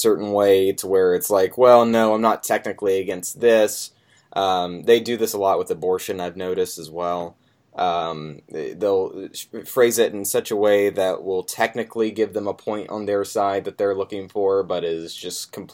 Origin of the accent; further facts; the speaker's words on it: Ohio, United States; I'm from Ohio, so...